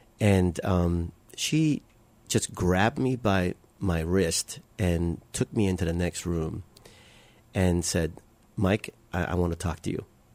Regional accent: Philippines; Well, I grew up in a Catholic home, and so, you know, I'm Filipino, so all Filipinos are Catholic automatically, you know.

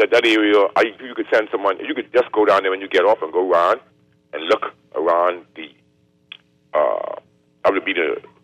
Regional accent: Nassau, New Providence, Bahamas; as a child, I grew up in Nassau

